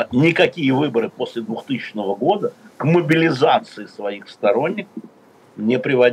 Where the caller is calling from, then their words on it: Moscow, Russia; Я говорю из Москвы.